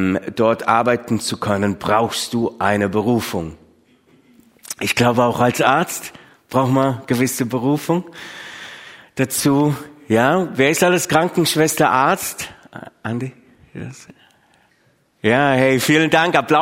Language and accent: German; Sontheim an der Brenz, Baden-Württemberg, Germany; Ich bin in Sontheim-Brenz aufgewachsen, im Kreis Heidenheim.